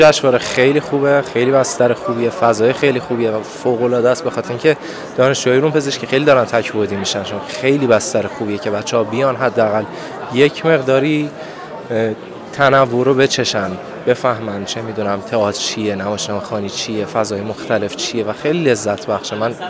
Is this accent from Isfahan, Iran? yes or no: yes; Isfahan, Iran; ببینید، متاسفانه من اصفهانی هستم و توی اصفهان ما قانون ارشاد جداگانه داریم